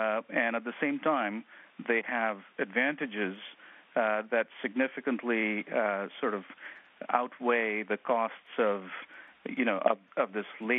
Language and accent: English; India; moved away as an adult; Well, I grew up in India, and I spent my first 26 years in India sort of speaking all three languages that I mentioned to you.